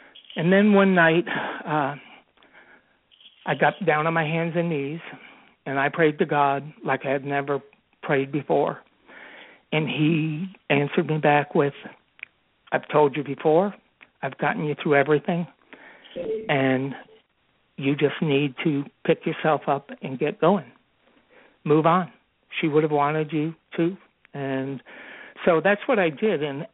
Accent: New York, United States; moved away as an adult; also born or lived in Teaneck / California; now in Austin, United States; I was born in Teaneck, New Jersey, raised in upstate New York till I graduated high school, went in the Marine Corps, ended up in California. In 1980, moved to Austin, Texas, and have been here ever since.

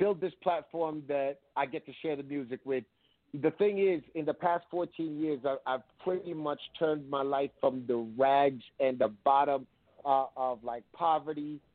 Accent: East Coast, United States; I'm from the East Coast, so I grew up on East Coast rap, and a lot of the hard-hitting punchlines, a lot of the metaphors, I grew up on listening to … all that stuff, so there's a grit to my stuff.

